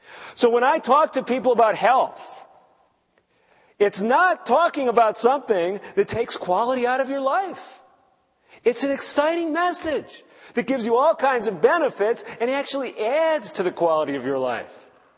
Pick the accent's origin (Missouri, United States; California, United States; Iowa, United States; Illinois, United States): Illinois, United States; Chicago; I grew up in the Chicago area, and we had these restaurants there.